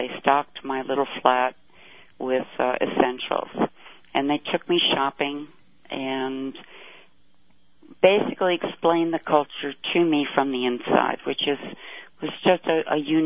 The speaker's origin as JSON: {"language": "English", "country": "United States", "lives_now": "Egypt", "said": "No, I won't. I'm an American, and that's fine. And I live overseas."}